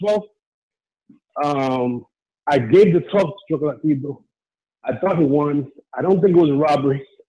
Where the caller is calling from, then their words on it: Edison, New Jersey, United States; No, I'm calling from Edison.